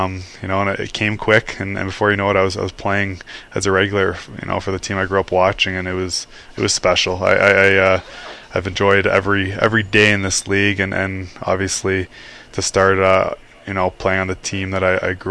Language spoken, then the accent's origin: English; Toronto, Ontario, Canada; Yeah, I grew up in Toronto, and I was a huge Leafs fan.